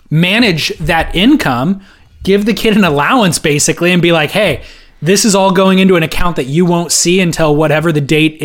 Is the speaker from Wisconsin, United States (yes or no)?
no; California, United States; I am from SoCal.